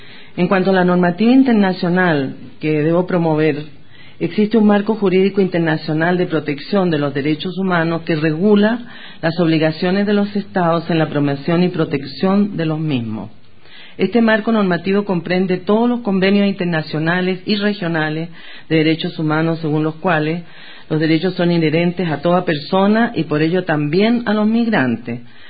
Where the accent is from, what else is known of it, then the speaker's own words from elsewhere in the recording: Chile; soy una mujer latinoamericana, migrante, ex refugiada, chilena.